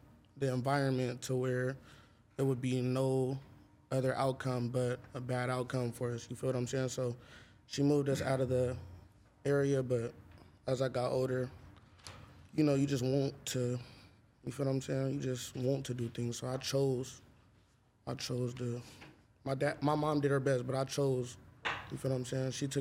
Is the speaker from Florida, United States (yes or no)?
no; San Pedro, California, United States; also born or lived in Compton / Long Beach / Lakewood / Bellflower; So I didn't go to school in San Pedro. I went to school all over. I moved from San Pedro to Compton to Long Beach to Lakewood to Bellflower.